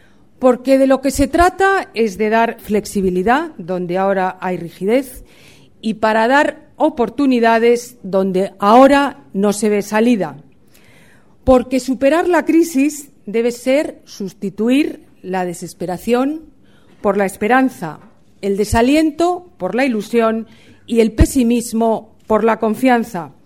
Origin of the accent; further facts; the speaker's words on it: Spain; Madrid puede y quiere estar a la vanguardia de la salida de la crisis que todos como españoles deseamos.